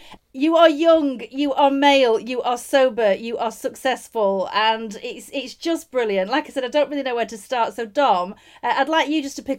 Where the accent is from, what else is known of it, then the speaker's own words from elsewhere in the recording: North West England, United Kingdom; I am from Lancashire in the northwest of England. Mum of three, wife of one, got a dog.